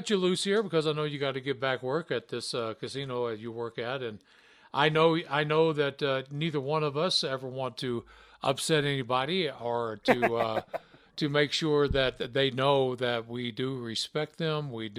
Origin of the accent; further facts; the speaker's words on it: Deep South, United States; you and I grew up in the Deep South